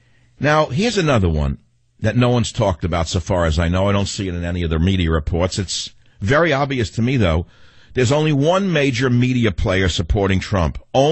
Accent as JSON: {"language": "English", "town": "Queens", "region": "New York", "country": "United States", "said": "But putting aside my political instincts, since I come from Queens"}